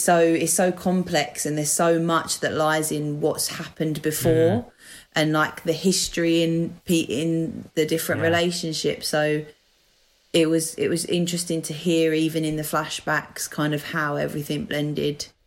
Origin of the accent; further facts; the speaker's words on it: East of England, United Kingdom; accent: Essex/London; this is an Essex accent / London accent, which is where I am originally from